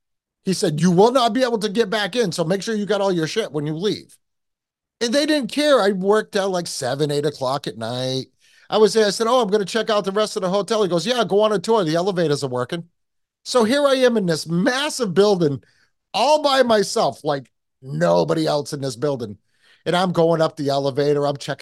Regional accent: New England, United States; accent: New England; you guys have always busted on me for my accent. I mean, I don't hear it, obviously. But, you know, New Englanders are a different breed.

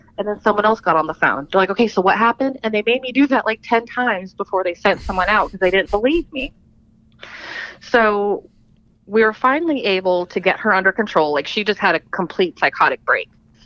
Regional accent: Philippines; born there; I was born in the Philippines.

